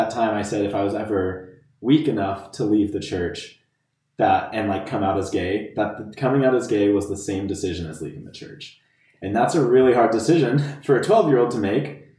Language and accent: English; Bountiful, Utah, United States; So born and raised in Utah.